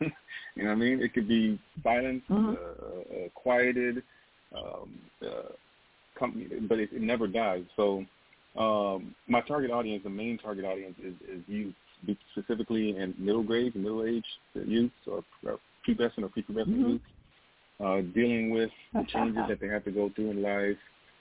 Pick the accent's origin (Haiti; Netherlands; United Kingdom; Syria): Haiti; The first one is just about me in Haiti and the different experiences that I had in Haiti and growing up in Haiti